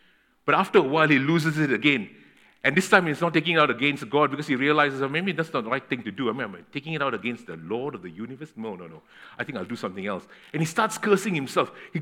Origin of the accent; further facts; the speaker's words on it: Malaysia; now in Australia; I come from Malaysia. I've came to Australia, and now I'm under the authority and the laws of Australia, no longer under the authority and the laws of Malaysia.